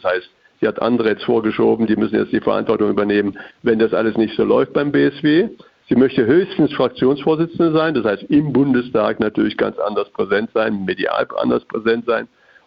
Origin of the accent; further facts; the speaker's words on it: Thuringia, Germany; Als Thüringer muss man ihn ja verfolgen